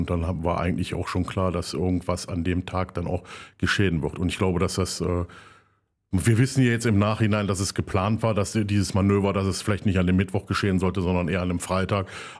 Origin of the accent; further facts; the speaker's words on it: Solingen, North Rhine-Westphalia, Germany; Ich bin halt im Bergischen Land groß geworden. Ich bin hier geboren. Ich bin auch, bin in Solingen geboren.